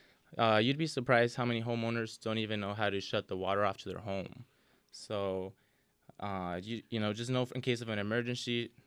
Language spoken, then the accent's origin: English; Tempe, Arizona, United States; Born and raised here in Tempe.